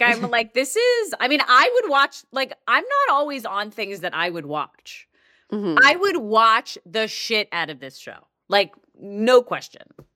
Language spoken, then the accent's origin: English; New York, United States; I grew up in Long Island that was predominantly Jewish.